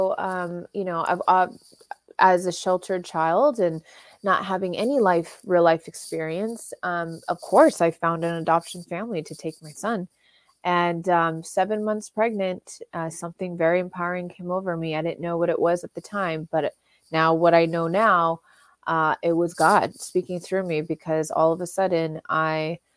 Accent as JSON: {"language": "English", "region": "California", "country": "United States", "tie": "born or raised there", "said": "So, you know, I grew up born and raised in Orange County."}